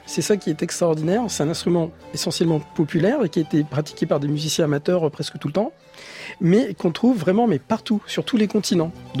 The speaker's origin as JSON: {"language": "French", "town": "Argenteuil", "region": "Île-de-France", "country": "France", "tie": "born there", "said": "En fait, je suis né à Argenteuil, en banlieue parisienne"}